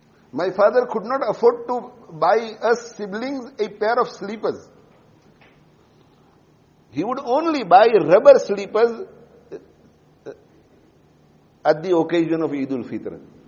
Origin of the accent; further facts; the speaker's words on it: Bhoria, Gujarat, India; born there; I sometimes think about myself that I was born in Bhoria, a very, very small village. Small village.